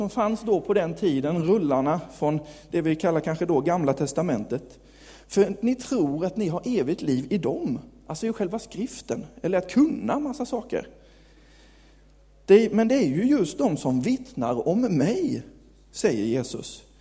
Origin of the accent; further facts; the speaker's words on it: Karlshamn, Blekinge, Sweden; moved away as an adult; now in Nybro, Sweden; Jag är uppväxt i kyrkan. Jag är uppväxt i Pingstkyrkan i Karlshamn. Där levde jag mina första 20 år och sen så flyttade jag upp till Nybro.